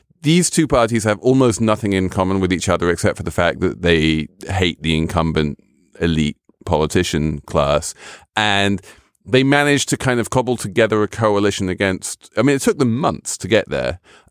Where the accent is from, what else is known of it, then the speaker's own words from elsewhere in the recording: England, United Kingdom; I'm English.